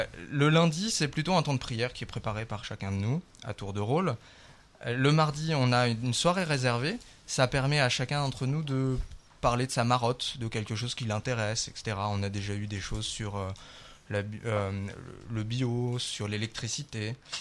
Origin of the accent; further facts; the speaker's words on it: Grand Est, France; j'ai 25 ans. Je suis le meusien de l'étape, je viens du sud de la Meuse.